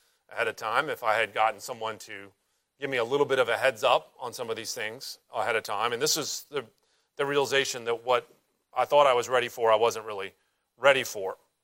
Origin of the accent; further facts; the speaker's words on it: North Carolina, United States; I'm from North Carolina, as many of you know